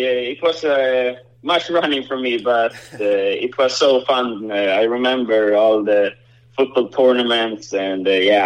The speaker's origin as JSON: {"language": "English", "town": "Fagersta", "region": "Västmanland", "country": "Sweden", "tie": "born or raised there", "second_language": "English", "said": "That was ever since I came to Färjestad from my hometown, Fagersta."}